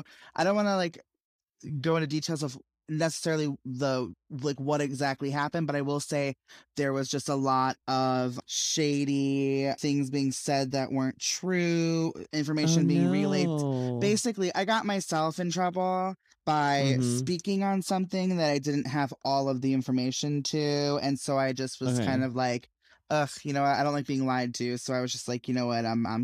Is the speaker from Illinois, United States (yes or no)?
yes; Illinois, United States; But I'm originally up towards Chicago. So my hometown is about halfway between where I am now and Chicago, in the middle of nowhere.